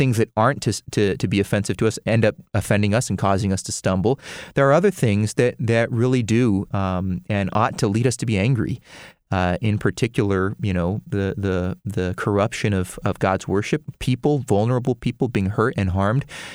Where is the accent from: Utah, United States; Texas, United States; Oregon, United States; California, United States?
California, United States; San Diego; So anyways, yeah, growing up in San Diego and being Hispanic, you know, you can't, Don't mess with my Mexican food.